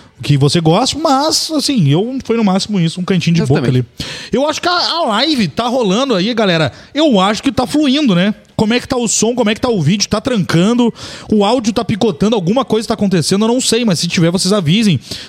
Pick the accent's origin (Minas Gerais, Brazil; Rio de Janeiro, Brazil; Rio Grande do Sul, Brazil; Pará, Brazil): Rio de Janeiro, Brazil; Carioca, né? Eu sou carioca, né? Adoro o Rio. Amo o Rio de Janeiro.